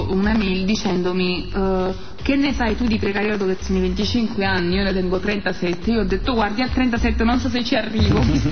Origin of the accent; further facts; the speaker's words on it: Eboli, Campania, Italy; Ad Eboli un mio amico lì voleva comprarmi il libro e omaggiarmi di questo regalo comprato nella mia città natale.